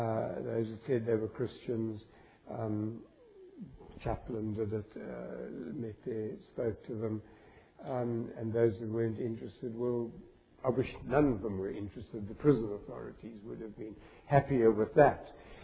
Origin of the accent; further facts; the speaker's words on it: England, United Kingdom; born there; also born or lived in South Africa; being English, having been born in England, the suspicion was unbelievable.